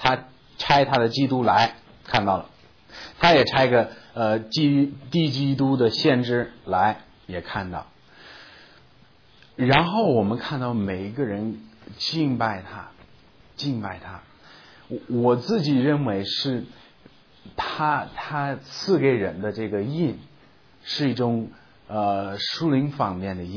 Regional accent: China; 我们中国人一般把灵魂连在一起

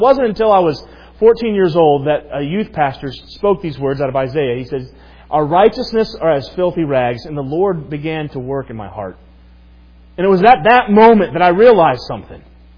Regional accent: Loudonville, Ohio, United States; I grew up in Loudonville, Ohio, right next to Mohican.

